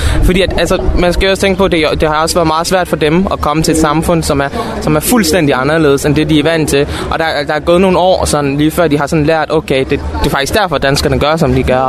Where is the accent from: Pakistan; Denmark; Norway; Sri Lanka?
Sri Lanka; jeg kommer også fra Sri Lanka